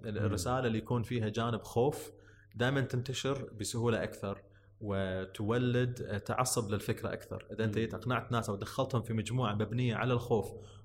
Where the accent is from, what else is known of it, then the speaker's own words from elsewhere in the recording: Kuwait; فانا ما اعرف شنو معيار الجنسيه، المعيار جدا غريب عندنا بالكويت واعتباطي الى حد كبير